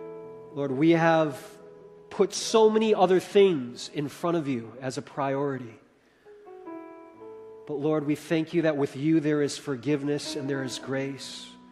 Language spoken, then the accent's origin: English; Chicago, Illinois, United States; You know, growing up in Chicago, one of the things that I loved about summers in the big city of Chicago was an annual event called the Taste of Chicago.